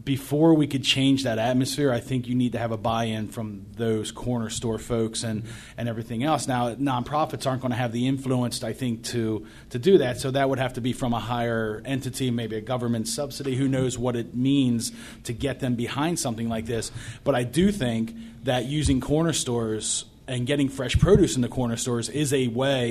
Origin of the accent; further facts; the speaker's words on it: Lancaster, Pennsylvania, United States; now in Baltimore, United States; And here in Baltimore, I'm not from Baltimore originally. I'm from Lancaster, Pennsylvania. And it's a little slower.